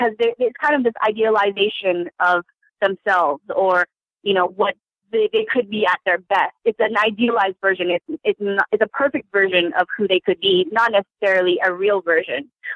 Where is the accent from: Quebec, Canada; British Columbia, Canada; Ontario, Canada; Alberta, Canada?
British Columbia, Canada; Vancouver; also born or lived in China; and I'm from Vancouver. I was born in China. I've lived on the West Coast my whole life.